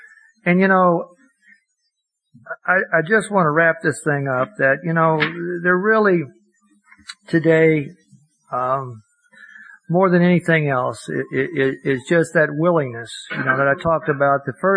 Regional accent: Kentucky, United States; I'm from Kentucky, of all places, and my first time

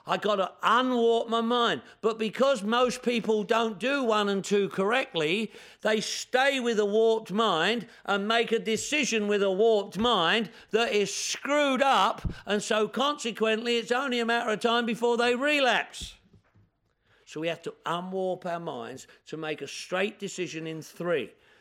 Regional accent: England, United Kingdom; now in United States

